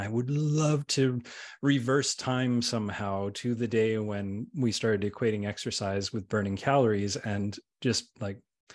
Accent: Western Canada, Canada; accent: Canadian; I've got the most boring of Canadian accents. I'm from like the middle western part of Canada, so we are the most boring accented people in the world. So I'm one of those people that grew up in the 70s. So I was born in 1971.

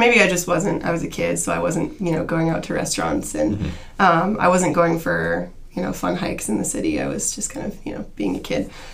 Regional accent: Phoenix, Arizona, United States; So, I'm from Phoenix, Arizona, which is, as Mr. Holt described the first time that he visited, basically Mars.

